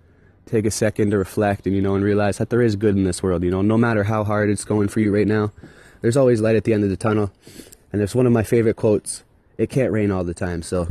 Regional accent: Brantford, Ontario, Canada; now in Cambridge, Canada; So I am in Cambridge, Ontario right now, not my hometown of Brantford, Ontario

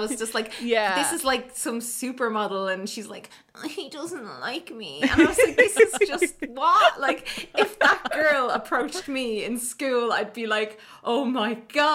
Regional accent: Ireland; especially being Irish and stuff

